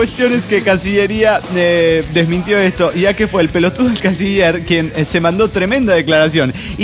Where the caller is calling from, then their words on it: Guadalajara, Jalisco, Mexico; de Guadalajara, Jalisco, México.